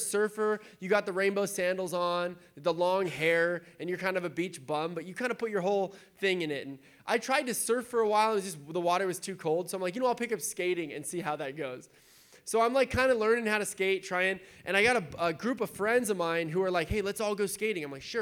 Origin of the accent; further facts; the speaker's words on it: San Diego, California, United States; So when growing up in San Diego, you either surf or you skate.